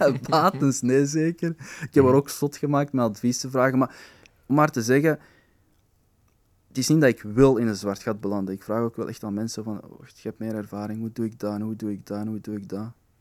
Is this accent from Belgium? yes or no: yes; Flanders, Belgium; Van ik als Vlaming met Marokkaanse origine, die twee culturen die constant zo'n mengelmoes is